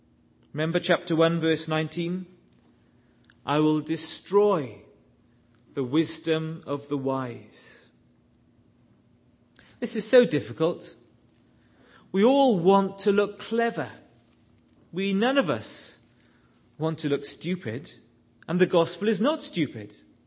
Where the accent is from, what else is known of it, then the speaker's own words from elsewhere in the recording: Wales, United Kingdom; As you know by now, I come from Wales, and we Welsh rather admire eloquence.